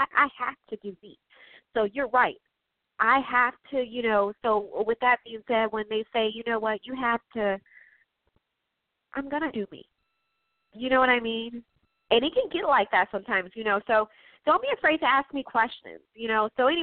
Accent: Chicago, Illinois, United States; Chicago. I'm from Chicago. I'm from the Midwest.

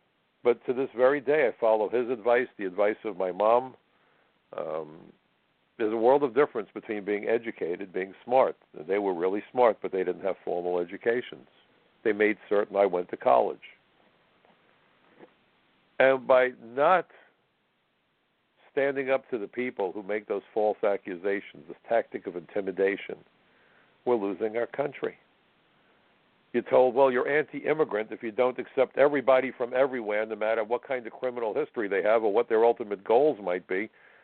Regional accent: Brooklyn, New York, United States; You know, when I was a kid growing up in Brooklyn, if you really had a disagreement with somebody, sometimes words weren't the solution.

